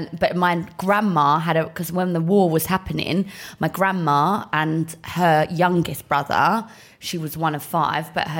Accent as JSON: {"language": "English", "region": "East of England", "country": "United Kingdom", "also_born_or_lived": "Leytonstone, London", "said": "I am an Essex girl through and through."}